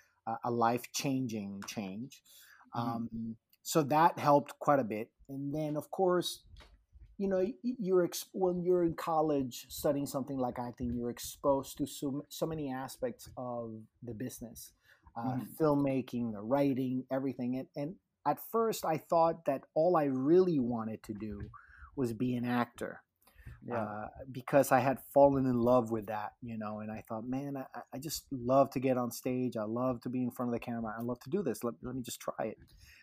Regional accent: San Juan, Puerto Rico; moved away as an adult; That's where I'm from Puerto Rico. Yeah. I was born in San Juan.

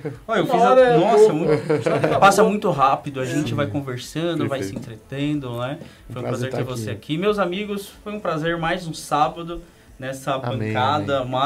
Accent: Egypt; moved away; como foram construídas as pirâmides do Egito, já que eu saí de Egito.

